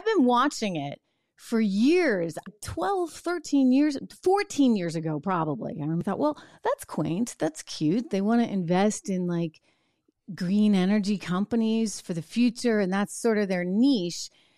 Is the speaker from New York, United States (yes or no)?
no; New Hampshire, United States; because I'm from New Hampshire and it's this little teeny tiny state.